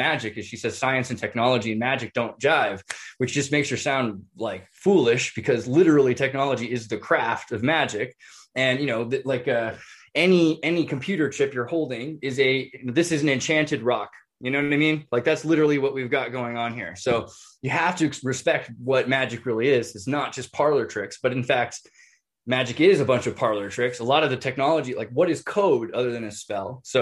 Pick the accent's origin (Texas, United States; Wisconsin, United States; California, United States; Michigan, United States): California, United States; Santa Cruz; I come from Santa Cruz, California